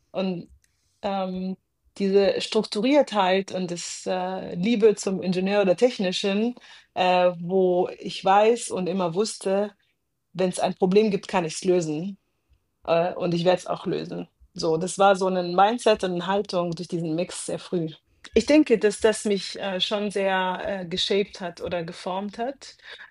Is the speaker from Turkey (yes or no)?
no; Cairo, Cairo Governorate, Egypt; Also ich bin, wie gesagt, jetzt in Kairo aufgewachsen